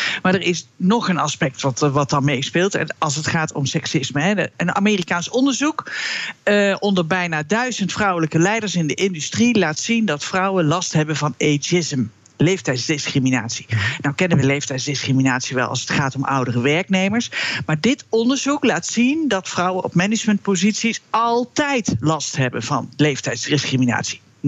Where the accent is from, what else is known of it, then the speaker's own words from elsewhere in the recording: Nijmegen, Gelderland, Netherlands; Ik ben Nijmeegse van origine.